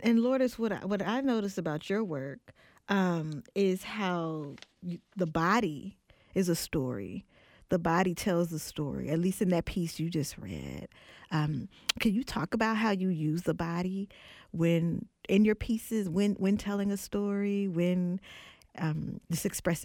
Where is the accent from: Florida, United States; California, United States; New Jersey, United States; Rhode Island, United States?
California, United States; Oakland; also born or lived in Los Angeles; because I used to live in LA. I'm from Oakland. I lived in LA.